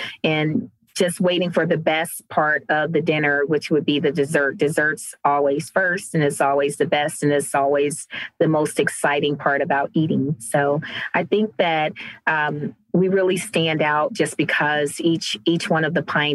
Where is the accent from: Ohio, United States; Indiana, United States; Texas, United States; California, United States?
Ohio, United States; Cleveland; now in Cincinnati, United States; So I'm based here in Cincinnati, Ohio. So I'm originally from Cleveland, Ohio.